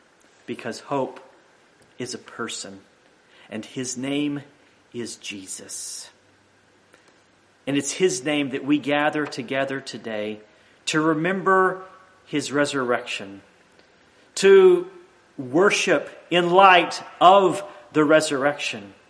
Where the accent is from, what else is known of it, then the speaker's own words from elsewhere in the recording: United States; I'm so grateful that I am an American and that I live in this country, a citizen of the greatest nation in the history of this earth.